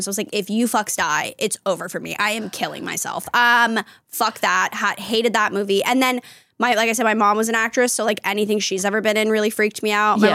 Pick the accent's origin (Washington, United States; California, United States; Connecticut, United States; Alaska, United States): California, United States; Los Angeles; my mom was an actress, mm-hmm. and I grew up in Los Angeles and I grew up in showbiz.